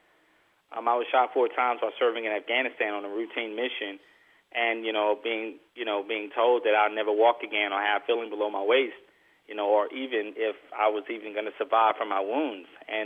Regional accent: Georgia, United States; growing up in Southern Georgia with a strong belief in faith and family and just a renowned focus.

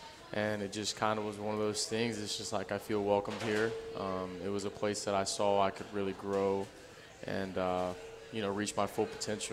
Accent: Fairborn, Ohio, United States; Yeah, so to start off, I'm from Fairborn, Ohio, a local kid.

